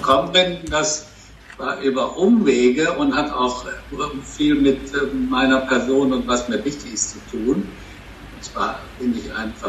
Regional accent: Cologne, North Rhine-Westphalia, Germany; Düsseldorf als Kölner ist ja schon auch weit weg.

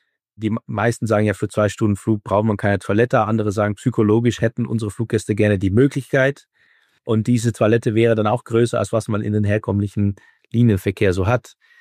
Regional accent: Netherlands; German is a second language; Ich komme aus den Niederlanden.

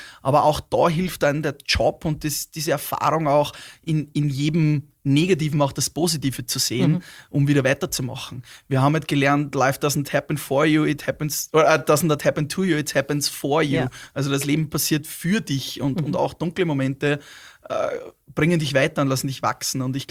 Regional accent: Upper Austria, Austria; weil wir es halt entdecken als Oberösterreicher

